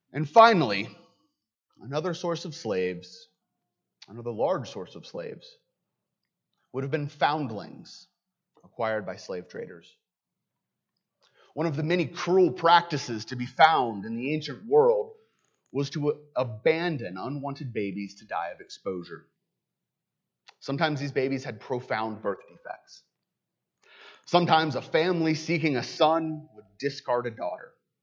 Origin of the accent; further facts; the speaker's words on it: the South, United States; You have to remember, I'm a Southerner.